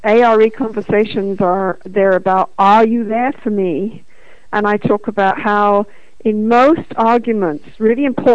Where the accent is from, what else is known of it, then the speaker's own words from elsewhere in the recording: United Kingdom; I'm British originally